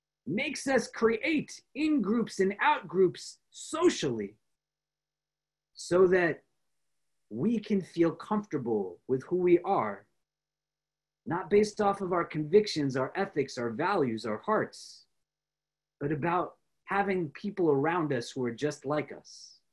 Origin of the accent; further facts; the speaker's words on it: New York, United States; I know that I am a New Yorker because I am not from Chicago.